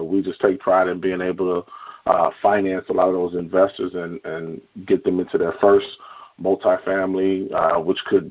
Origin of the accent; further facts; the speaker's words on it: Chicago, Illinois, United States; now in Atlanta, United States; I am originally from the Chicagoland market, Juan, but now reside in Atlanta metro area.